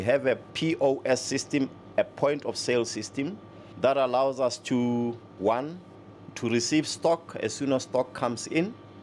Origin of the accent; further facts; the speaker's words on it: Mirrorlands, South Africa; I was born and bred in Zone 8, Mirrorlands. I'm still a resident of Zone 8, Mirrorlands.